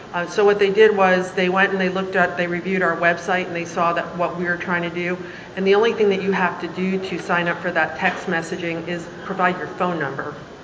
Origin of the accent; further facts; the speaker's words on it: Las Vegas, Nevada, United States; I'm an addict from Las Vegas, and I'm the PR chair.